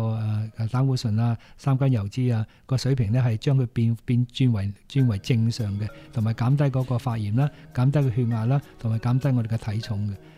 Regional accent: China; 我哋中國人好多人煲乜啊煲物咧，都有啲金皮啊、橙皮啊

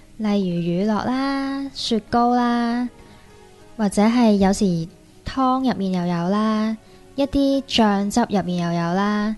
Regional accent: Hong Kong; 咁有時可能如果係我哋香港人愛嚟醃嘢啊、煎魚啊嗰陣時都會成日用到咯

